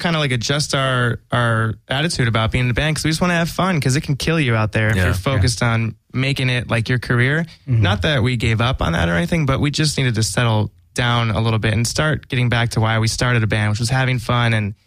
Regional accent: Tucson, Arizona, United States; now in Los Angeles, United States; Tucson, Arizona. I'm a wildcat.

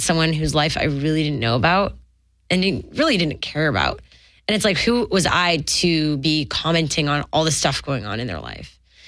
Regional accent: Montreal, Quebec, Canada; I'm from Montreal.

